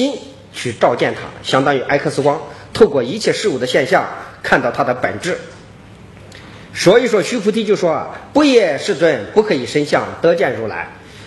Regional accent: China; 我们中国人读书不求甚解呀

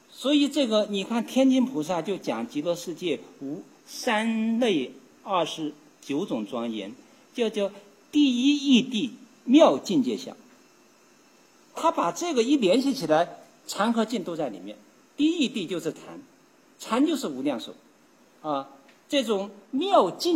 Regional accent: China; 也说明我们中国人了不起啊

